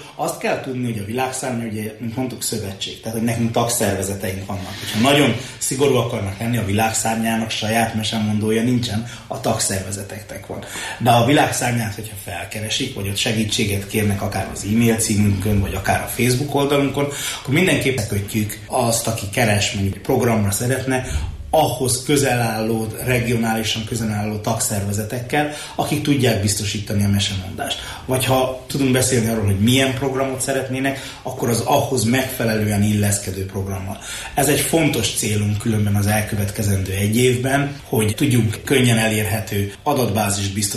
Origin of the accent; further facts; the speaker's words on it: Hungary; De ha más népekét is mondom, azt is magyarként mondom el, és magyar nyelvezetbe ültetem bele.